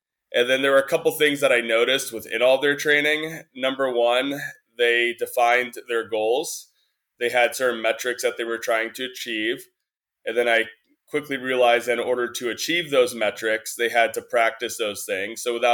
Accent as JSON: {"language": "English", "region": "Massachusetts", "country": "United States", "tie": "born or raised there", "said": "Yeah, so I grew up on the East Coast in Massachusetts."}